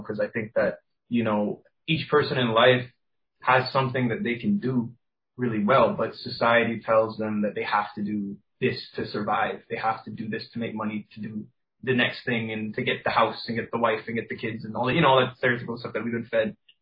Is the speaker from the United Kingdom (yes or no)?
no; Cayman Islands; they don't think I'm even from Cayman because they're like, why would this Caymanian boy make this art or something?